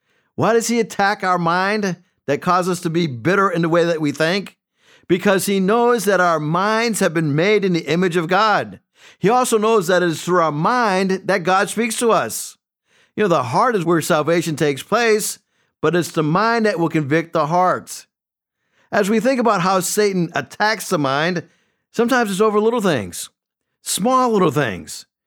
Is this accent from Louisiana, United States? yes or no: no; Massachusetts, United States; I am originally from Massachusetts. And living up in New England was a great place to live